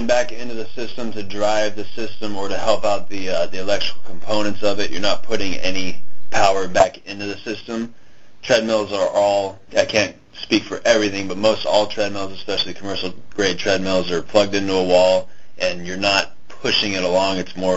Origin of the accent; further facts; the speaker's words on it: California, United States; Yeah, but we're from California. We don't know what cold is.